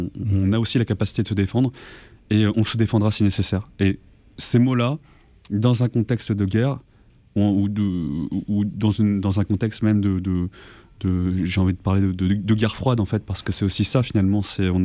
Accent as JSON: {"language": "French", "country": "France", "said": "Et telle est la question aujourd'hui en tant que Français que je me pose"}